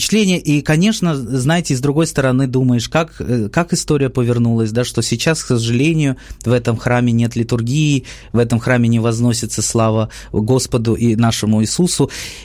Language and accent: Russian; Ukraine; он знал, что мы из Украины